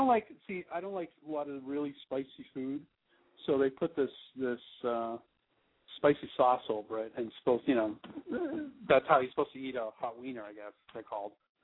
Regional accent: Boston, Massachusetts, United States; now in New York City, United States; I'm originally from Boston and live in New York City now here.

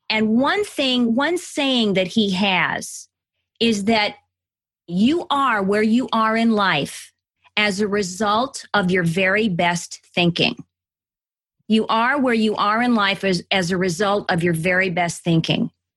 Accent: Midwest, United States; When I stopped thinking about my pocketbook, and I can tell I'm from the Midwest, pocketbook.

